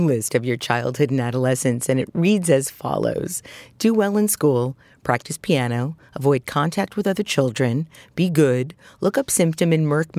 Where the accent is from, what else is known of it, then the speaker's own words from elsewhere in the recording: Brooklyn, New York, United States; I, too, was brought up in Brooklyn. I come from Eastern European Jews. I'm very Russian Romanian.